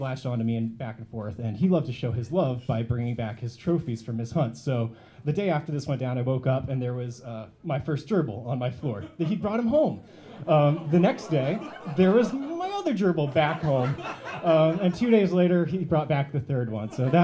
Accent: Nikiski, Alaska, United States; So I don't have a single story tonight, but I was raised out in Nikiski, so I have some tidbits I kind of hope you find interesting.

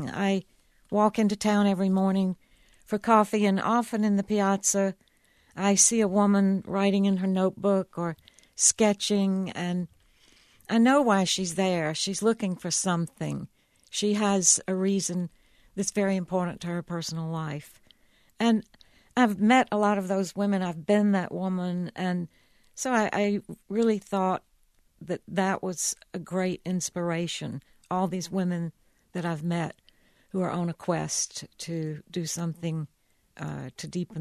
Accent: Georgia, United States; Oh, I grew up in Georgia, so I'm just Southerner. I can't help it. You know, even in San Francisco, I always thought, someday I'll get back to the South.

